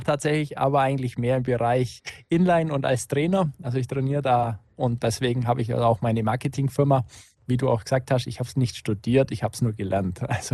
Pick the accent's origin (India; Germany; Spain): Germany; Augsburg, Bavaria; Ich bin tatsächlich Unterallgäuer. Hier schimpfen sie immer ein bisschen, weil Oberallgäu und Unterallgäu ist doch ein bisschen anders, aber tatsächlich bin ich Allgäuer, komme aber aus Augsburg.